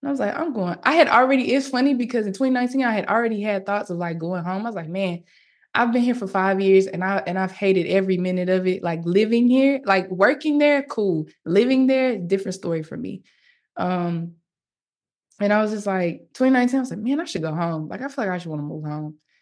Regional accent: Arkansas, United States; I mean, I'm from Arkansas. There's no industry. There's no entertainment industry in Arkansas.

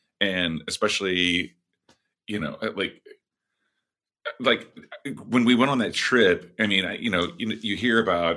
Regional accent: Southwest, United States; I mean, like I'm from the Southwest.

